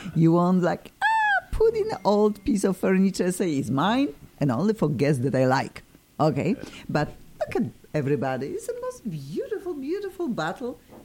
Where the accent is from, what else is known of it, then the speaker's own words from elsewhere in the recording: Poland; I'm from Poland too